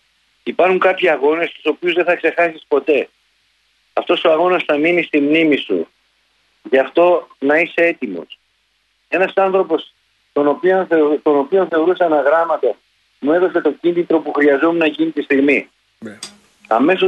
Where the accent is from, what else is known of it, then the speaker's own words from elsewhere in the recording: Peristeri, Attica, Greece; Όταν ήμουν μικρός και έπαιζα στις Ακαδημίες του Ατρομήτου στο Περιστέρι, όπου μεγάλωσα